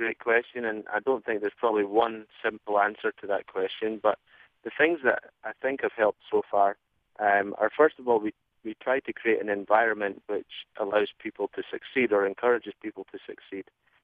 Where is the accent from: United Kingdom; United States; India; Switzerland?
United Kingdom; Scotland; Even growing up in Scotland